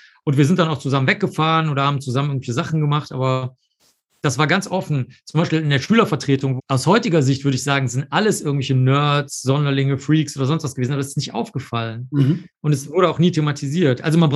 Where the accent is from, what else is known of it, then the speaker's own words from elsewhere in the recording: Cologne, North Rhine-Westphalia, Germany; also born or lived in New York, United States; Dann bin ich ja in Zollstock aufgewachsen, dann war ich 10 Jahre noch in Nippes. Ich habe in New York mal gelebt, das lassen wir jetzt mal weg. Und jetzt in der Südstadt.